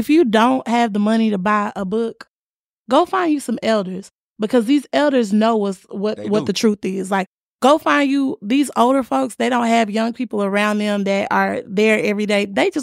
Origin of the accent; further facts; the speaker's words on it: Texas, United States; I'm a Texan.